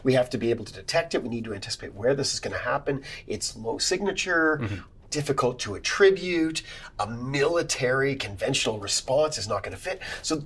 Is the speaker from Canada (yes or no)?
yes; Canada; I'm from Canada